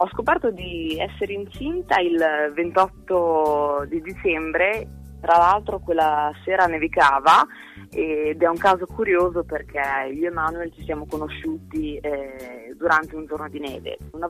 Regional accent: Cesena, Emilia-Romagna, Italy; vengo da Cesena e sono la mamma di Libero.

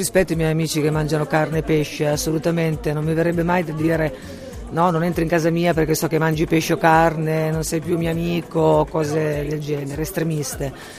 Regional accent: Marche, Italy; Sono di un paesino vicino a Urbino, nelle Marche.

